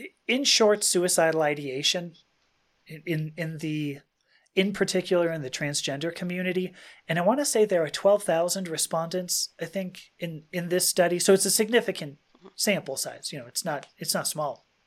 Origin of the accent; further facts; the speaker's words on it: Los Angeles, California, United States; I'm from California. I grew up in LA.